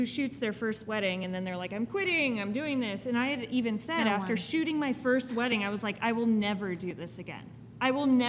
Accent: Huntington Beach, California, United States; moved away as an adult; now in Texas, United States; Grew up in Orange County, Huntington Beach, L.A. area. And I moved away. I moved to Texas in 2010.

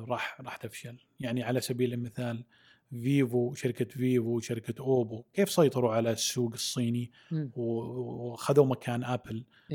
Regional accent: Saudi Arabia; وكان يعني لها يعني عمر معنا احنا كسعوديين

